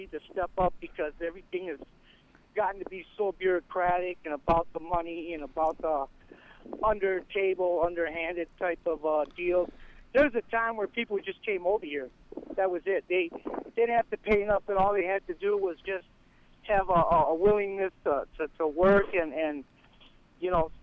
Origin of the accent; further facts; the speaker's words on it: San Antonio, Texas, United States; born there; I was born in San Antonio, Texas, here in the U.S.